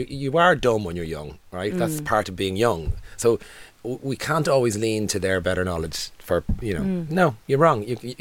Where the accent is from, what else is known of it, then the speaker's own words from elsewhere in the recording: Ireland; As Irish people.